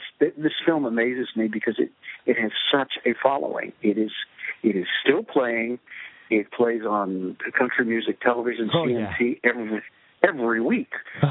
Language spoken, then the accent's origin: English; Texas, United States; But she knew I was from Texas